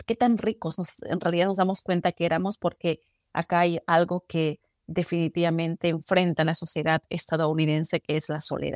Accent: Peru; no soy de mi país, soy peruana

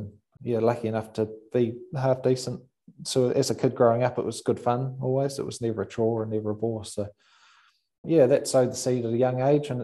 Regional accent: New Zealand; those are the great memories, I suppose, as a kid growing up in New Zealand, all the backyards and great summers.

